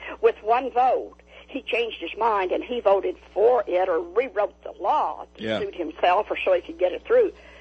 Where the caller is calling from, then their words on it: Rolla, Missouri, United States; from Rolla.